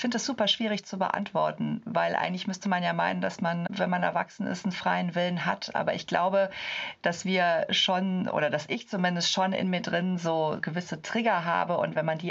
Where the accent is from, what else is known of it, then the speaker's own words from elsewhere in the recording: Cologne, North Rhine-Westphalia, Germany; ich komme aus Köln. Ich bin Anfang 40